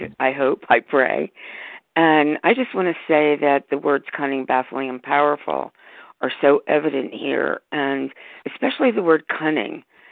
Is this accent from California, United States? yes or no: yes; California, United States; I'm from Northern California.